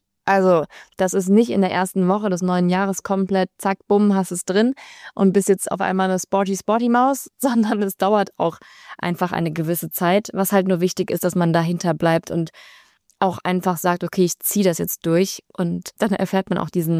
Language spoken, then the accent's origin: German; Mainz, Rhineland-Palatinate, Germany; ich komme ja aus Mainz